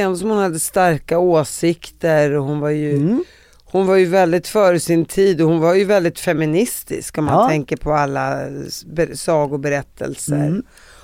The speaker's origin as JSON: {"language": "Swedish", "country": "Syria", "second_language": "Swedish", "said": "Nej, jag är palestinier från Syrien."}